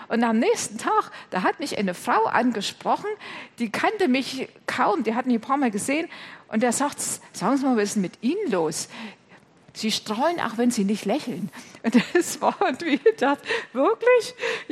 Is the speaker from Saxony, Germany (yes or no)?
yes; Klingenthal, Saxony, Germany; ich bin in Klingenthal christlich aufgewachsen, habe mich mit 14 Jahren dann bei der Konfirmandenfreizeit persönlich entschieden, dass ich mit Jesus leben will